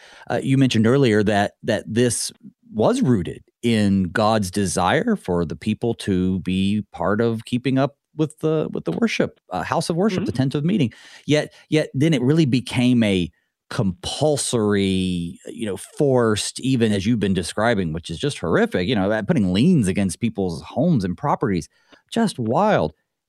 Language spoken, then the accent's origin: English; United States; as an American, freedom-loving American